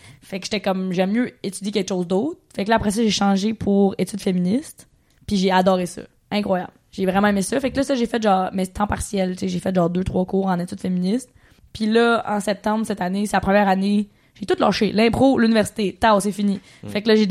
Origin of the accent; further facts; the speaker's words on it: Ontario, Canada; parce que je venais de l'Ontario.